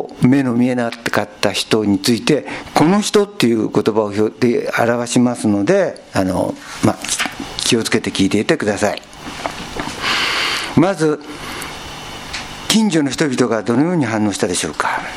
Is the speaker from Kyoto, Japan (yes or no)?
no; Aichi, Japan; 私は愛知県の田舎で育ったんですけど、子供の頃こうした話を親や周囲の人から聞かされて育ったんですよ。